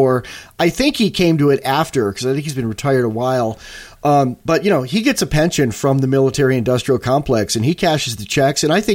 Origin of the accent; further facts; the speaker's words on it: Pennsylvania, United States; I grew up in Amish country.